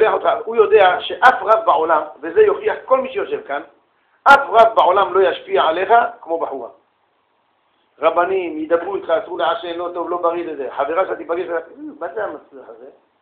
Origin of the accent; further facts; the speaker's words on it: Mevaseret Zion, Jerusalem District, Israel; אני גדלתי במבשרת ירושלים. העיר שלנו זה ירושלים.